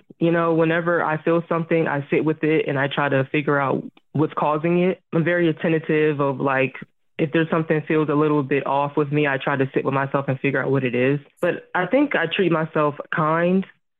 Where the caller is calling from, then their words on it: New Jersey, United States; I'm 25 years old and I'm calling from South Jersey.